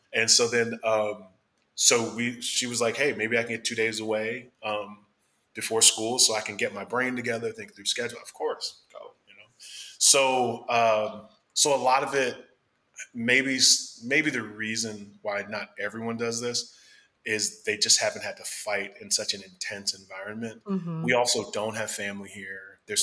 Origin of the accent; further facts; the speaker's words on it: Northeast, United States; we both had a Black church background, and we're both from the Northeast.